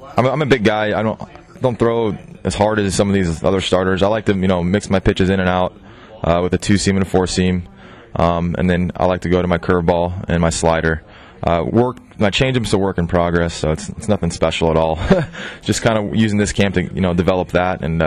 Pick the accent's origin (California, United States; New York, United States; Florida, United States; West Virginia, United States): California, United States; Cloverdale; But, yeah, always been a pitcher. Grew up in Cloverdale